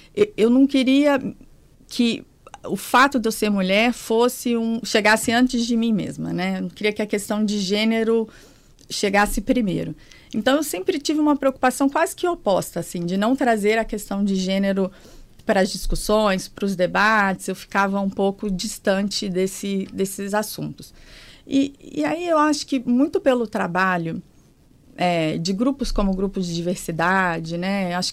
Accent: Leopoldina, Minas Gerais, Brazil; moved away as an adult; eu começo por Leopoldina, que é onde eu nasci, que é uma cidade pequenininha do interior de Minas. Morei lá até os meus 18 anos e saí de Minas para estudar e enfim, para trabalhar.

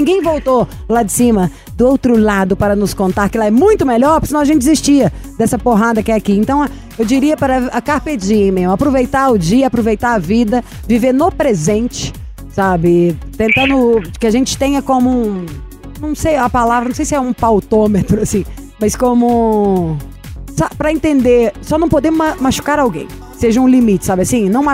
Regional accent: Minas Gerais, Brazil; Eu não ligo, eu sou mineira.

